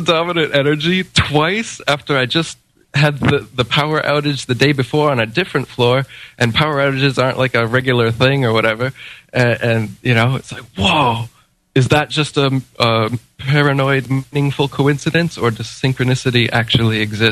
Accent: United States; I was feeling her pain because I'm an American, and my American tribe is over there

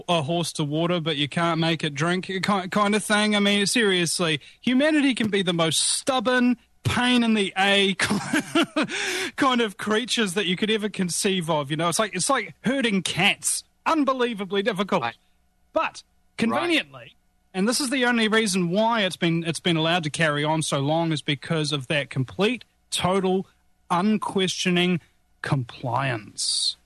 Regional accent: New Zealand; now in United States; Being a New Zealander, I mean, this might be an ironic thing to say, but it actually swelled me with Texas pride

